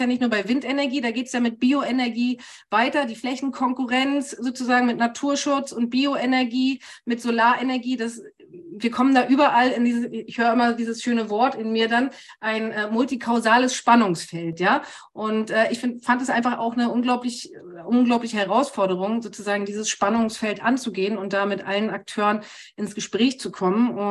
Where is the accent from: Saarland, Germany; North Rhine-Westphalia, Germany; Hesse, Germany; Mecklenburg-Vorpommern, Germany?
Mecklenburg-Vorpommern, Germany; Dann habe ich mir überlegt, ich will zurück in meine Heimat nach Mecklenburg-Vorpommern, habe das gemacht, habe meine Kinder eingesackt und bin hier aufs Land.